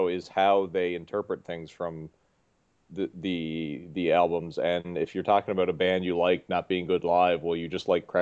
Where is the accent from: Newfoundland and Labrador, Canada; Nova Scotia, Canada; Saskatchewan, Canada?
Newfoundland and Labrador, Canada; Like I grew up in Newfoundland